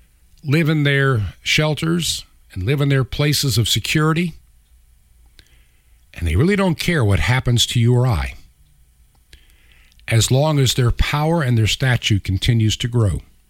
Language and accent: English; New York, United States; As a child growing up in Long Island, we had Grumman